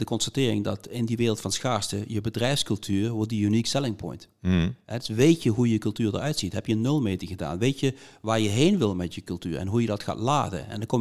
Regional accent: Limburg, Netherlands; Misschien vind ik 100 als Limburger, maar jullie 140.

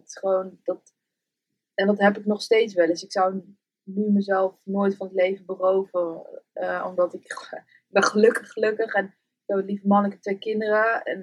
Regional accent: Amsterdam, North Holland, Netherlands; born there; Dan, ik ook, geboren in Amsterdam.

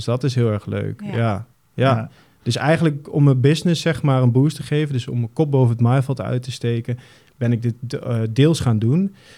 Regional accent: Emmen, Drenthe, Netherlands; also born or lived in Zevenaar; now in Zwolle, Netherlands; Maar ik ben een jongen van de provincies. Ik ben geboren in Zevenaar, opgegroeid in Emmen en ik woon nu in Zwolle.

